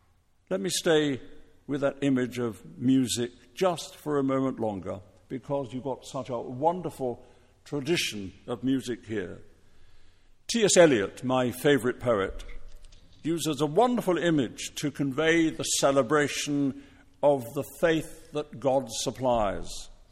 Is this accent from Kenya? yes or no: no; England, United Kingdom; I'm quite convinced, as an Englishman, that most of us Christians are not as positive as we should be